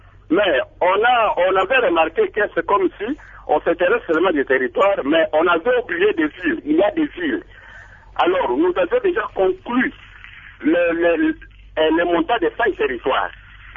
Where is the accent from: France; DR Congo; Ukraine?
DR Congo; Bandundu, Kwilu; now in Kinshasa, DR Congo; j'ai été participant à un atelier là chez nous, à Bandundouville, je suis à Kinshasa présent